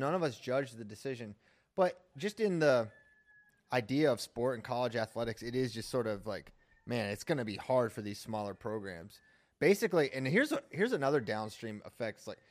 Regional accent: Virginia, United States; I'm from Virginia.

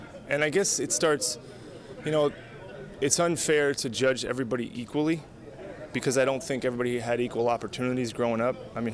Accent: Alamo, California, United States; I mean, you know, I grew up in the Alamo, California. I mean, I barely know anybody that's been to jail for 2 days.

